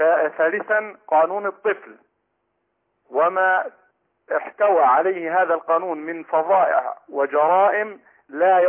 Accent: Egypt; now in Saudi Arabia; وأنا مصري

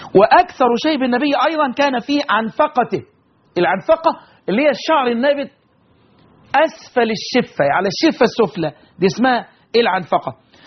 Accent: Egypt; بلدنا مصر

